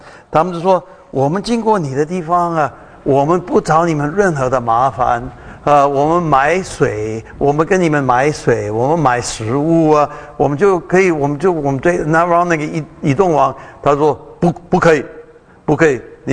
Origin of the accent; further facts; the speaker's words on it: Taiwan; accent: Taiwanese Mandarin; 我每次念这个，我的台湾国语也是